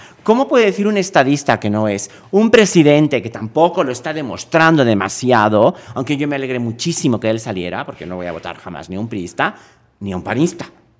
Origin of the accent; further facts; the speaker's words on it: Spain; now in Mexico; Yo soy español y mexicano adoptado, ¿no? Aunque nunca me he sentido extranjero